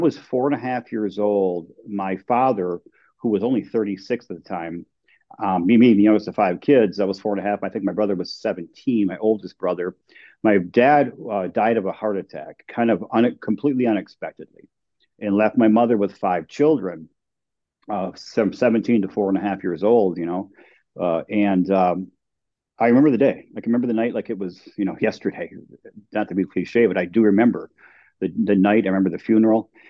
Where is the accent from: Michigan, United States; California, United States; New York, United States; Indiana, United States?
Michigan, United States; But so I'm actually from Michigan, born and raised in a very small town in the upper part of Michigan. I'm a youngest of five children, and I now live in the upper part of Michigan.